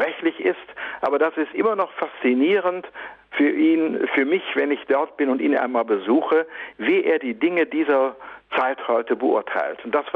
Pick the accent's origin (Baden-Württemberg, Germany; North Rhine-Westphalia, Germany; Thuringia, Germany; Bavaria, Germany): North Rhine-Westphalia, Germany; Emmerich; Ich komme ja aus Emmerich, direkt an der holländischen Grenze.